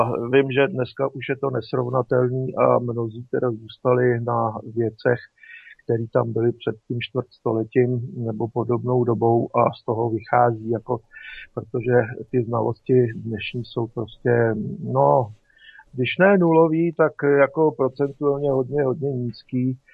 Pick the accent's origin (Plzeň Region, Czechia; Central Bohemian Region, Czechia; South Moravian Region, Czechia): Plzeň Region, Czechia; Plzeň; Jo, předměstí Plzně je